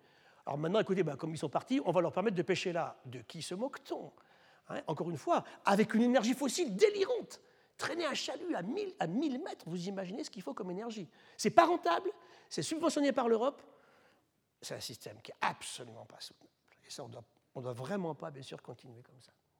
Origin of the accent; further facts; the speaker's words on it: France; on a un sésame en Aix-en-Provence, chez nous, en France.